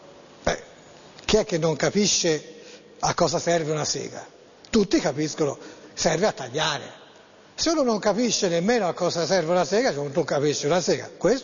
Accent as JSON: {"language": "Italian", "town": "Florence", "region": "Tuscany", "country": "Italy", "accent": "Florentine", "said": "Io magari non le saprò leggere bene come fiorentino, perché fiorentino è il mio"}